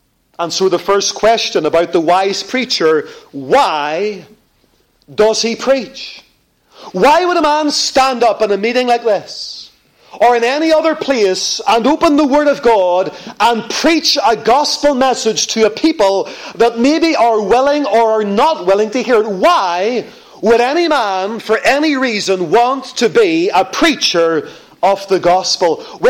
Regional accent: Lisburn, Northern Ireland, United Kingdom; I came from Lisburn. Some people think I came from Belfast, but I came from Lisburn, okay?

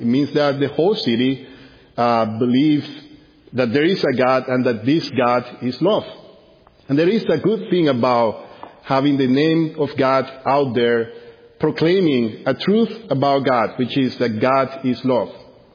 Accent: Barranquilla, Atlántico, Colombia; Growing up in Colombia, one thing that I remember seeing often around me was that most of the cars that were around there, especially in Barranquilla, my home city

